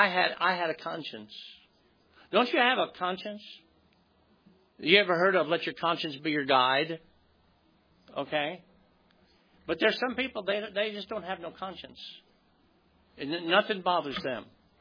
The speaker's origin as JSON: {"language": "English", "town": "Brooklyn", "region": "New York", "country": "United States", "tie": "born or raised there", "said": "I grew up in Brooklyn, New York."}